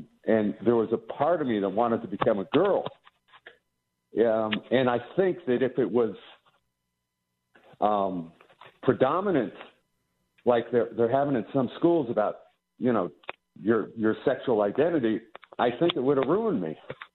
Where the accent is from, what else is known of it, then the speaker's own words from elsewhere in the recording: California, United States; Yeah, I grew up in California.